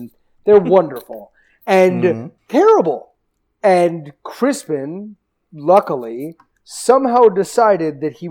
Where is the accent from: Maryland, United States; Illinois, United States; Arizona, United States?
Maryland, United States; Baltimore; And I discovered them because I'm from Baltimore and John Waters was a huge fan.